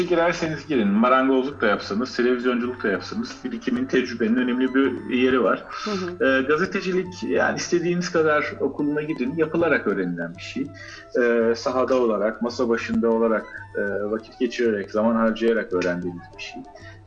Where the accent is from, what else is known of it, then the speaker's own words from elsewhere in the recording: İzmir, Turkey; İzmir'de doğdum, büyüdüm.